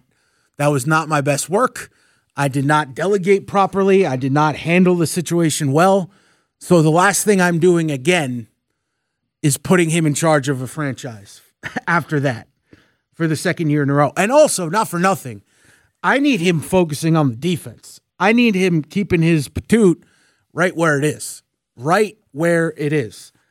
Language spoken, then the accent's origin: English; New York, United States; Unfortunately, most of y'all know by now, I'm from New York. Unfortunately, grew up rooting for that mess of a franchise.